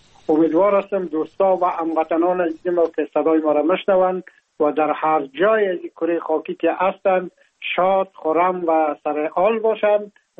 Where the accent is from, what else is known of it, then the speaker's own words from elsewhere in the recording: Afghanistan; now in France; از افغانستان بر آمدم و تقریبا این از 3 سال میشه که ما در فرانسه زندگی میکنم